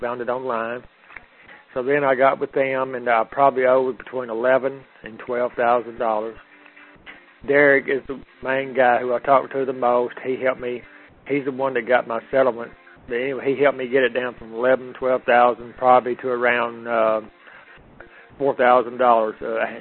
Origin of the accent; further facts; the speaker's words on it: Hampton, Arkansas, United States; I'm from Hampton, Arkansas, and I'm a 46-year-old single male.